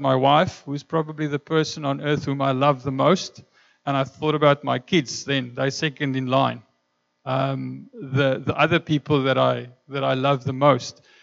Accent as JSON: {"language": "English", "region": "Free State", "country": "South Africa", "tie": "born or raised there", "first_language": "Afrikaans", "second_language": "English", "said": "I grew up in the Free State and I learned my English from the A-team and MacGyver on Friday evening."}